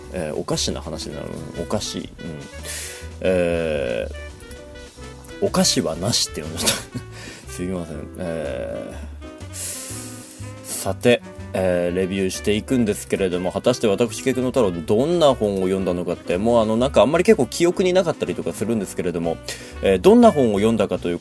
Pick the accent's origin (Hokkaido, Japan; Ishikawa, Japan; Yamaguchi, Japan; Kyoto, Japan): Hokkaido, Japan; Sapporo; まあ道民とか言いながらこう札幌生まれ札幌育ちであんまりこう農業に関心がないやつだと